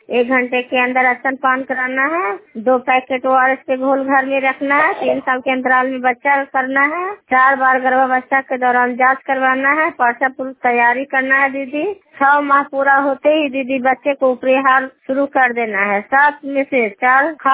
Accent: Bihar, India; मैं धुरगाम पंजा धुरगाम के रहने वाली हूँ, नालंदा जिला कंगसराय प्रखंड के।

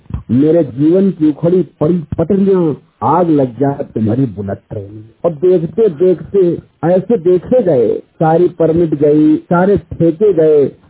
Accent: Majhiyar, Madhya Pradesh, India; मैं मध्य प्रदेश के रीवा डिस्ट्रिक्ट के ग्राम मझियार का रहने वाला हूँ।

